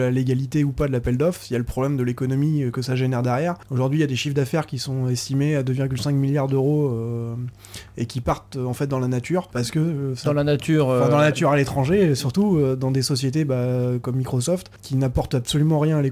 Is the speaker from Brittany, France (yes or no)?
yes; Brittany, France; born there; Ah bah là, la Bretagne, mon pays natal.